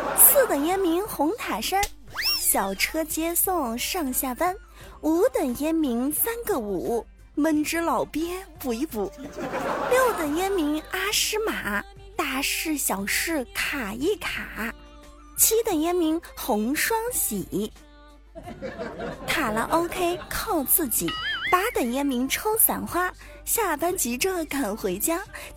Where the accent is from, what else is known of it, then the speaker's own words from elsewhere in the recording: Zhejiang, China; 一听就知道我是浙江人啊，讲的全部都是浙江的香烟。